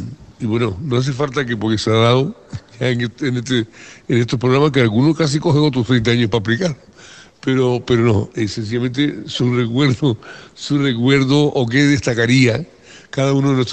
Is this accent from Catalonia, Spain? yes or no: no; Canary Islands, Spain; No, no, no. Yo soy canario. Eso de majorero y esas cosas son cosas de barrio. Yo soy canario y punto